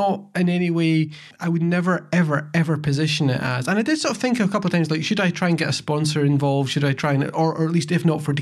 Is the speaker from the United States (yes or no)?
no; Scotland, United Kingdom; it's called Scotch, and I am Scottish